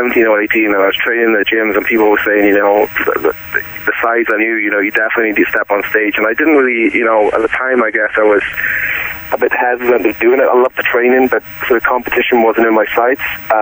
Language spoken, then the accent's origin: English; Swansea, Wales, United Kingdom; Yep, I'm from Swansea, Wales. So I've got a way away from here.